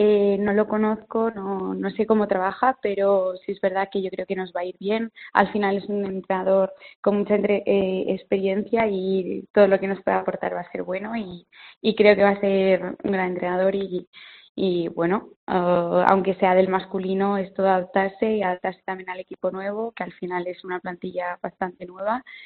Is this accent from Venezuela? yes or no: no; Balearic Islands, Spain; Yo soy de Mallorca y bueno, cambio una isla por otra, así que encantada.